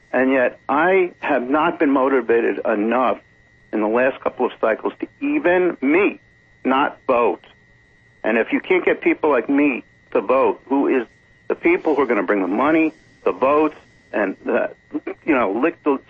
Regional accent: New York, United States; You know, I grew up in New York, you know, working in my father's stores that he owned.

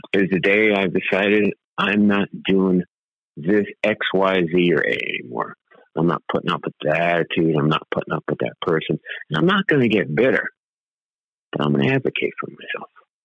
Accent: Bronx, New York, United States; I'm the oldest brother, the oldest son, the firstborn child, and I'm from the Bronx.

